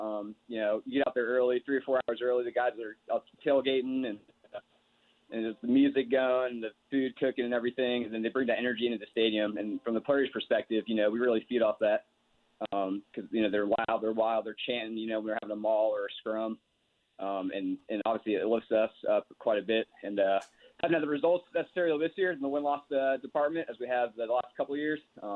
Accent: Dallas, Texas, United States

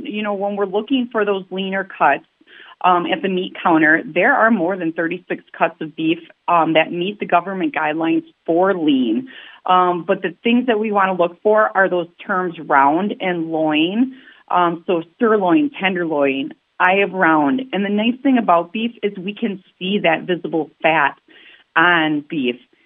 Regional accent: Milwaukee, Wisconsin, United States; I'm a city kid. I'm from Milwaukee.

